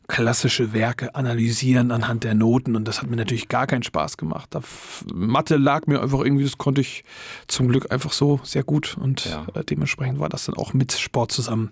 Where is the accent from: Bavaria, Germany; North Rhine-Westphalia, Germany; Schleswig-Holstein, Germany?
Schleswig-Holstein, Germany; Eckernförde; born there; Also ich bin in Eckernförde geboren, ich habe nie da gewohnt, sondern ein Stückchen entfernt. Eckernförde ist aber eine Art Kurort, ist ja direkt am Meer und da gibt es auch einen Strand und so.